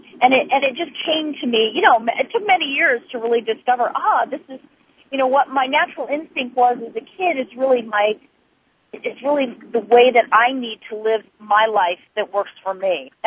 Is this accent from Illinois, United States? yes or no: no; Idaho, United States; Well, I think that, you know, it comes mostly because, number one, I grew up in Idaho, and I let nature talk.